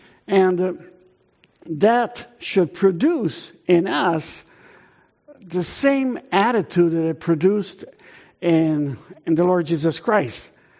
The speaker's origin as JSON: {"language": "English", "country": "Italy", "tie": "born or raised there", "said": "So I had an Italian mom, and I grew up in Italy"}